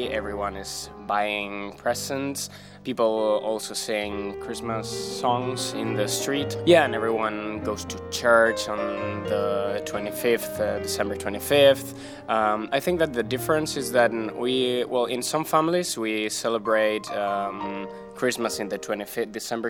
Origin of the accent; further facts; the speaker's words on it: Madrid, Community of Madrid, Spain; English is a second language; now in United States; I come from Madrid, from Spain. I'm one of the Spanish fellows